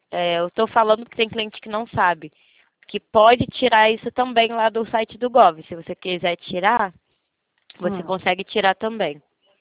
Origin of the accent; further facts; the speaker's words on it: Rio de Janeiro, Brazil; Eu sou do Rio de Janeiro, senhora.